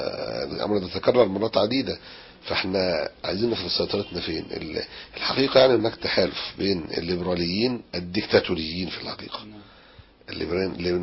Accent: Egypt; احنا مواطنين مصريين

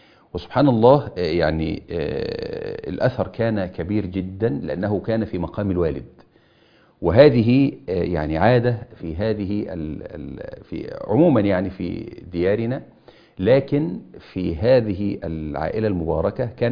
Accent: Egypt; يعني كان هي هذه العادة عندنا يعني في بلادنا مصر.

